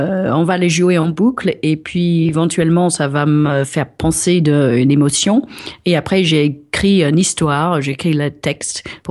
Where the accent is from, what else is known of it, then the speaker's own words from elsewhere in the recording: England, United Kingdom; French is a second language; Ah, tu vois, je suis anglaise.